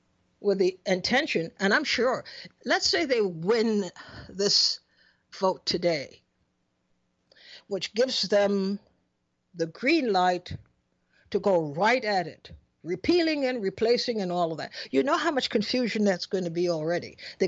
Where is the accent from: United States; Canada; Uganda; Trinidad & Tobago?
Trinidad & Tobago; Look, I come from Trinidad, as you know, and since I was a kid till now